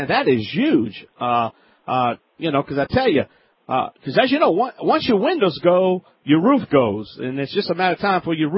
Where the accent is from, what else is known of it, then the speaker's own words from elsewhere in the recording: New Orleans, Louisiana, United States; down in my hometown in the Big Easy, New Orleans.